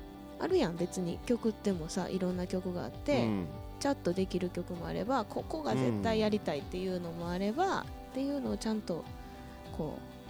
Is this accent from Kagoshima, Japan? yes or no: no; Toyonaka, Osaka, Japan; で15日に、我が地元豊中の